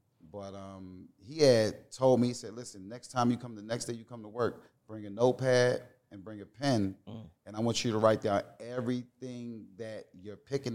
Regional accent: Atlantic City, New Jersey, United States; also born or lived in Chester; Yeah, I'm from Chester, okay. PA, but I grew up in Atlantic City.

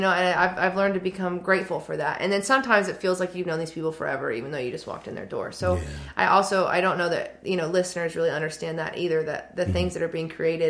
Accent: Oklahoma, United States; I would say it this way because I'm from Oklahoma.

